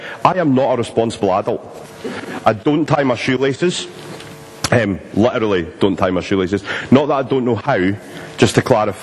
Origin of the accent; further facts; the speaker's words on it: Glasgow, Scotland, United Kingdom; accent: Glaswegian; I'll go back to Glaswegian if that's okay.